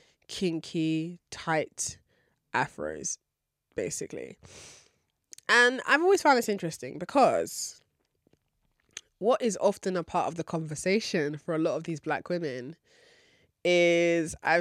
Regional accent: Nigeria; natural hair or not, I'm Nigerian, just like you and your sister.

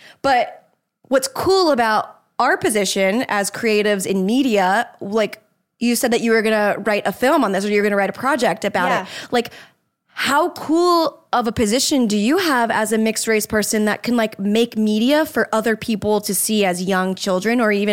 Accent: Jacksonville, Florida, United States; I grew up in Jacksonville.

